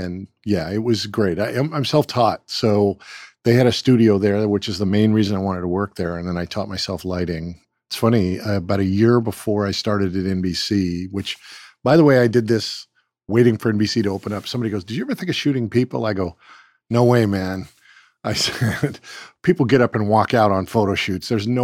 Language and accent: English; California, United States; I'm from Southern California, so skateboarding and surfing was it.